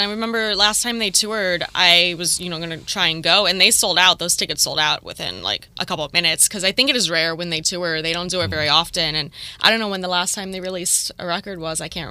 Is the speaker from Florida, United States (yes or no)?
no; Lincoln Park, Michigan, United States; I grew up about 10 minutes outside of Detroit, a town called Lincoln Park. But I moved here, 3 years ago, from a town called Gibraltar